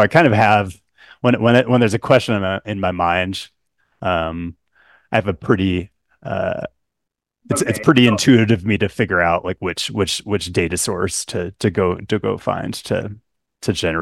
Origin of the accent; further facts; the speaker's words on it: Seattle, Washington, United States; and I'm from Seattle, so I went to Seattle